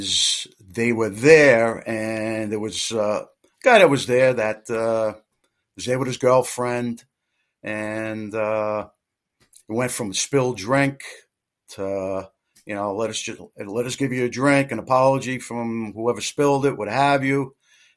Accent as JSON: {"language": "English", "town": "Queens", "region": "New York", "country": "United States", "tie": "born or raised there", "also_born_or_lived": "Brooklyn", "said": "I grew up, I was born in Brooklyn. I grew up raised in Queens."}